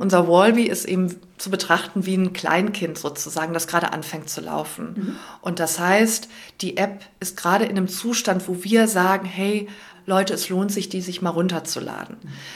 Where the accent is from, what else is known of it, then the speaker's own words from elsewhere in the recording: Cologne, North Rhine-Westphalia, Germany; gerade als Kölnerin